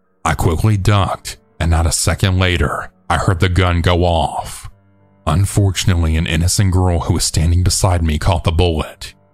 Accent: Mexico; I'm originally from Mexico

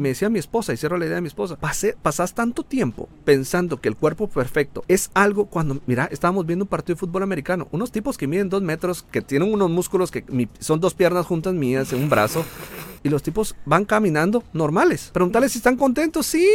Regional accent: Guatemala City, Guatemala Department, Guatemala; moved away as an adult; nosotros nos mudamos de Ciudad de Guatemala, para los que no saben. Nosotros venimos de Guatemala, yo soy de Guatemala, y nos venimos hace aproximadamente 6 meses.

